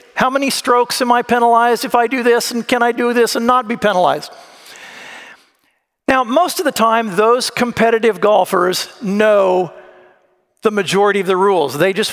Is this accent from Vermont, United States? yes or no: no; Florida, United States; I grew up in Florida, so I knew what Spanish moss was